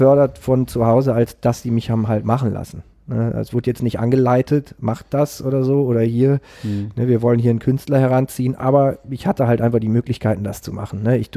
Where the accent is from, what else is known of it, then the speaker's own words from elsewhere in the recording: Münster, North Rhine-Westphalia, Germany; in Münster-Westfalen geboren. Ja. Geboren und aufgewachsen.